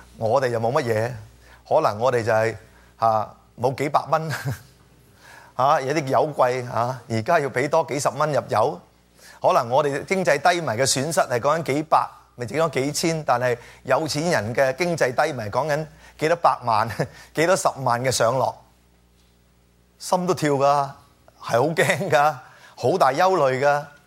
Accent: China; 我中國人係嘛，外嫁女咁啊

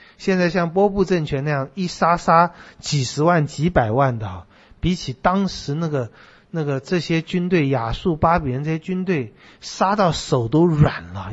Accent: Taiwan; 我们在小时候在台湾还可以看得到

